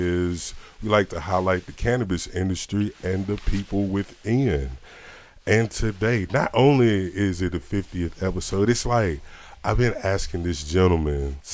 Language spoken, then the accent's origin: English; Martinsville, Virginia, United States; I'm from Martinsville. Uh-huh. It's Martinsville Speedway. You know what I'm saying? A lot of people know where I'm from because of the speedway, the turn and ridgeway.